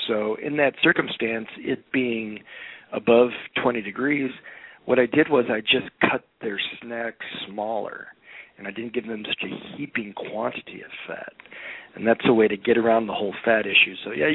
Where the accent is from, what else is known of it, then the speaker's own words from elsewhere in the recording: Chicago, Illinois, United States; my, you know, football player that I grew up with in Chicago.